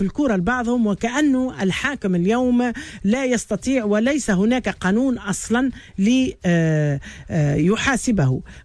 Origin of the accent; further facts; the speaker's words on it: Tunisia; وأن بلادنا تونس قد تنحدر إلى مصاف الدول غير القادرة على تسديد ديونها